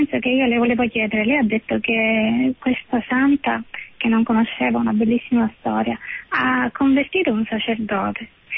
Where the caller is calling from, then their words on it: Sicily, Italy; Buonasera Maria, sono dalla Sicilia.